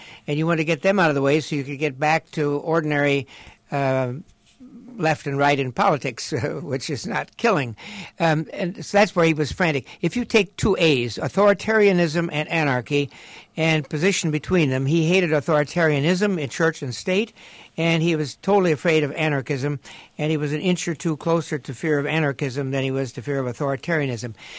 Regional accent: Chicago, Illinois, United States; as a Chicagoan

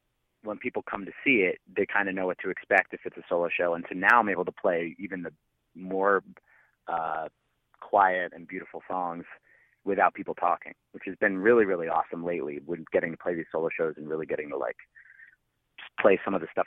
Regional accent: New Jersey, United States; I really felt like it was kind of like a more polite version of living in, like, growing up in South New Jersey.

